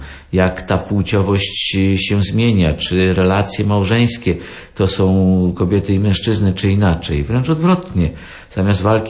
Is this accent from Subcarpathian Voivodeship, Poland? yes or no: yes; Subcarpathian Voivodeship, Poland; ludzi z moich stron rodzinnych Podkarpacia